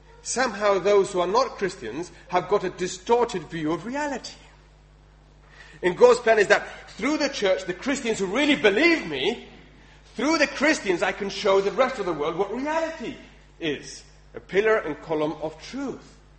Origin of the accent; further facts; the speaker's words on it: England, United Kingdom; now in Netherlands; But as an Englishman, you can't come and tell Dutch people what to do.